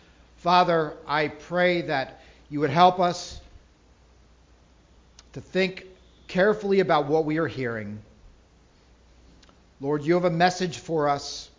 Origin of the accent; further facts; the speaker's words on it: United States; You know, I'm an American. I live in this country. Everything I know is about this country.